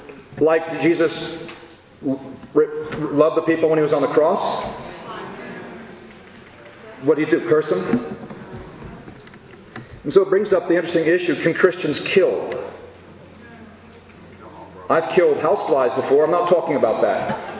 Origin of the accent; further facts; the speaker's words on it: New Jersey, United States; I grew up in New Jersey, you know, which is kind of like New York.